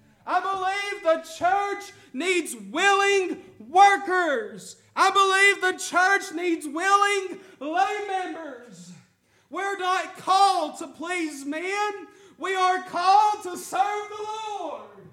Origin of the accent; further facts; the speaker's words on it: Westmoreland, Tennessee, United States; I'm so thankful for the saints of old that I was raised underneath there in Westmoreland, Tennessee.